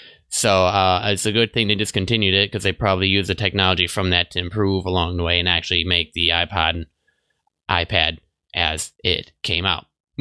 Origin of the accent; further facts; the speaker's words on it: Milwaukee, Wisconsin, United States; I grew up in Milwaukee, so there was probably one in Milwaukee and Chicago and New York and Seattle and all the big cities